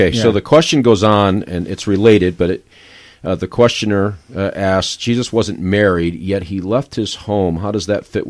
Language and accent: English; New York, United States; I'm from New York, but it doesn't matter.